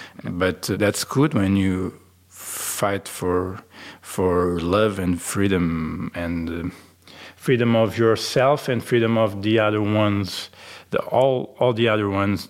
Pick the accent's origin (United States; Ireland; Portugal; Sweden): Portugal; Faro; English is a second language; moved away as an adult; also born or lived in Lisbon, Portugal; I was obliged to leave my hometown in the south of Portugal and go to Lisbon